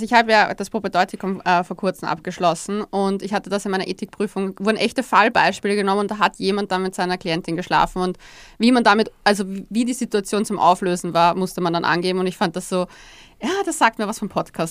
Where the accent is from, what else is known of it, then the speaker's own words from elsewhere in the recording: Austria; bei uns in Österreich sagt man immer nur aufgewärmt schmeckt ein Gulasch gut.